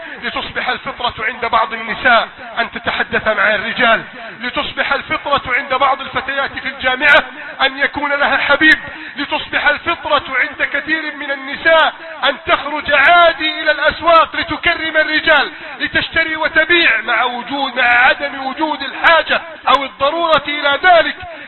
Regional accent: Egypt; اللهم احفظ بلدنا مصر من كيد الكائدين

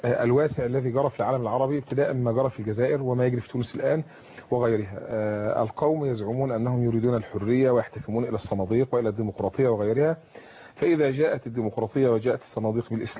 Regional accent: Egypt; فيتحالفوا مع الفلول كما حدث عندنا في مصر الآن

